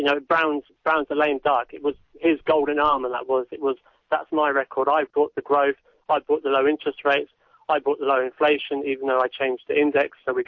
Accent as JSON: {"language": "English", "region": "Northern Ireland", "country": "United Kingdom", "said": "I'm from Northern Ireland."}